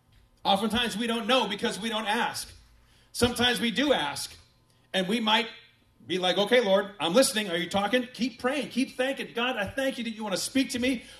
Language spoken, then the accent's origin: English; Illinois, United States; also born or lived in North Carolina; Can I tell you, growing up in Illinois, in the Chicago area, that never happened.